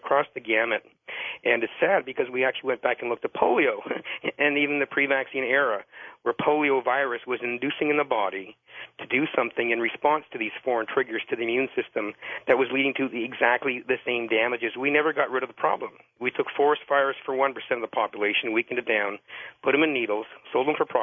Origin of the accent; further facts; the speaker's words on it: Canada; even where I grew up in Canada